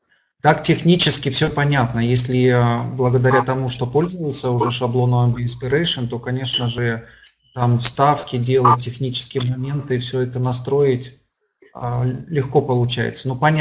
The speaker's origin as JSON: {"language": "Russian", "town": "Kazan", "region": "Tatarstan", "country": "Russia", "said": "Я из Казани"}